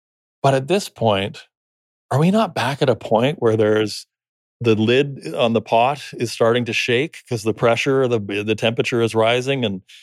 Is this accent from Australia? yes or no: no; Canada; born there; I live in Canada. I'm Canadian citizen. I'm born in Canada.